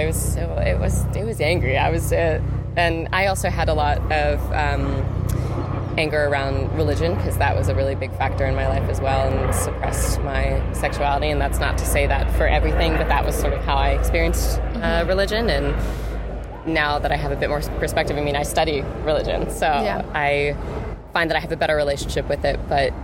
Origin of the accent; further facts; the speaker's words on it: the South, United States; So I grew up in the South, in the States, and it was highly conservative.